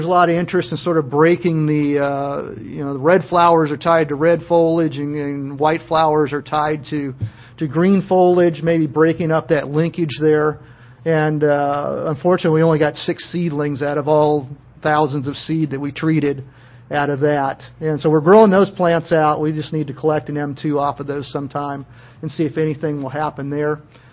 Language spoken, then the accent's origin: English; West Coast, United States; Myrtus communis is a shrub that I was familiar with growing up on the West Coast.